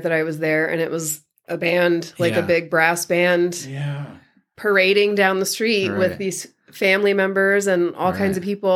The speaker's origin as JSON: {"language": "English", "region": "Midwest", "country": "United States", "said": "I'm from the Midwest, and so we would drive through there on our way to New Orleans."}